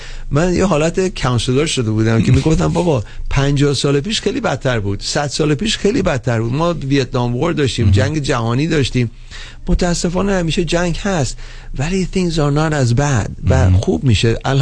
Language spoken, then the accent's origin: Persian; Iran; من بکگراندم خب چون ما ایرانی هستیم